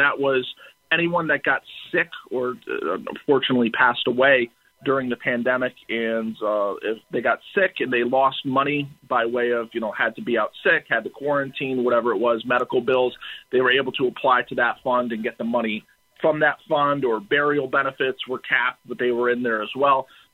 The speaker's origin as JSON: {"language": "English", "town": "Waterbury", "region": "Connecticut", "country": "United States", "tie": "born or raised there", "said": "I worked very closely with workers at my hometown hospital, Waterbury Hospital in Connecticut"}